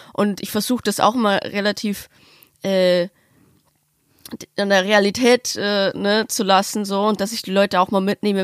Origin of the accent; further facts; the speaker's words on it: Passau, Bavaria, Germany; now in Berlin, Germany; Und ich komme ja so vom Dorf, super, also jetzt nicht super weit weg, aber keine Ahnung, man fährt schon 6 Stunden jetzt nach Passau, wo ich herkomme.